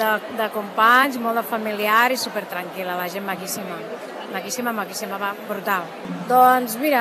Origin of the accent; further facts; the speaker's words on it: Catalonia, Spain; Com totes les que fem els catalans, vaja.